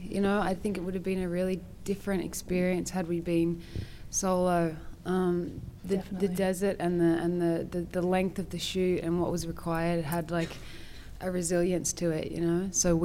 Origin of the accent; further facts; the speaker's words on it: Australia; My coming from Australia and having like a true Aussie dad, you know, like he was a big fan.